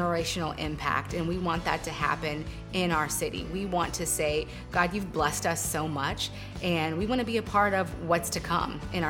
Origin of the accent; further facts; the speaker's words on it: Texas, United States; Home because my home where I'm from is from Texas